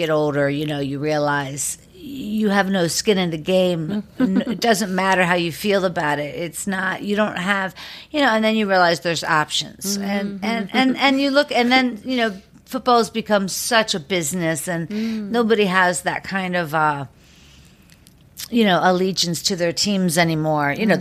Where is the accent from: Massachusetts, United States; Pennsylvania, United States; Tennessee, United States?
Pennsylvania, United States; Pittsburgh; moved away as an adult; now in Los Angeles, United States; You know, I'm from Pittsburgh, and when I first got to Los Angeles